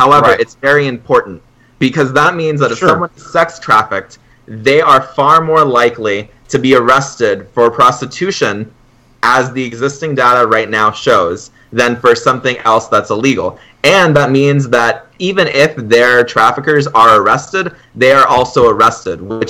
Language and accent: English; Colombia; also born or lived in Honduras / Panama; I did say that I'm Latin American. I was raised in Colombia, Honduras, and Panama.